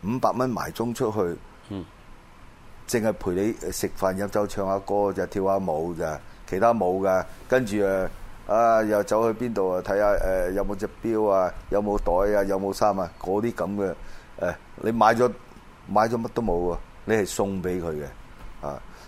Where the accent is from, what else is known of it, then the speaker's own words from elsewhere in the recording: Shanghai, China; 我係上海人，